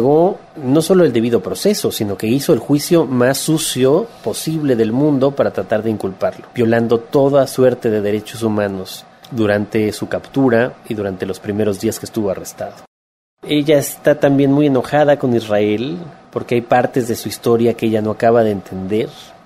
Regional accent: Mexico; en el caso de México, en mi país

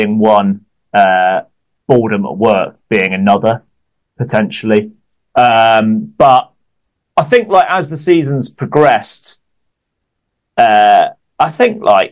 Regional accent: England, United Kingdom; But we are very much Rosbifs because we're English, I think, and we deserve that derogatory term to be thrown at us.

